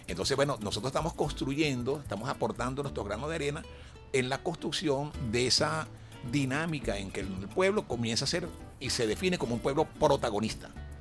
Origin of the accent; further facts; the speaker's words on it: Panaquire, Miranda, Venezuela; Yo soy un barloventeño por los cuatro costados, ¿no? Nací en Panaquire. Pero entonces, bueno, estuve en el censo y en Tacarigua, estuve en Brión, municipio de Brión y en Curiepe